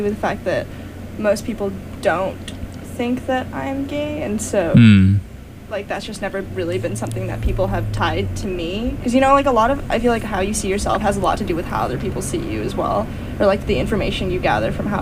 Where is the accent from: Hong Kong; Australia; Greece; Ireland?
Hong Kong; now in California, United States; I told her I grew up in Hong Kong and like now live in California.